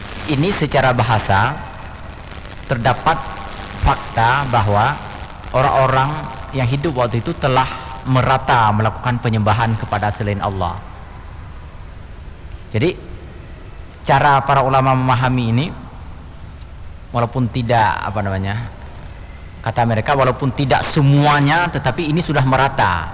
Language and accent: Indonesian; Aceh, Indonesia; kalau di kampung saya malah dibilang lagi dengan bahasa Aceh, pekahan entamong